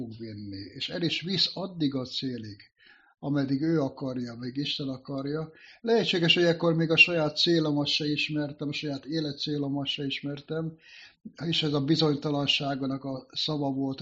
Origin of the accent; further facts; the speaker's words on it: Hungary; körülmények között éltem, mint mindenki Magyarországon, de különösen azért volt nagyon nehéz, hiszen apa nélkül nőttem föl